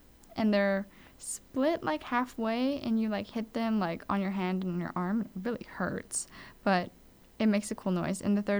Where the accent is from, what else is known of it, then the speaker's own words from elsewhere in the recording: Hawaii, United States; because growing up in Hawaii, this is just kind of things like you grew up around, it's part of the culture, and you just kind of like know these things.